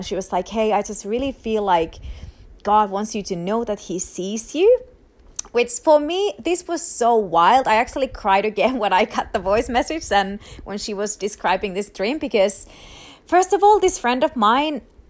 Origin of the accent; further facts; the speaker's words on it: Rovaniemi, Lapland, Finland; And with these flights, I get to stay in my hometown, Rovaniemi, even a bit longer.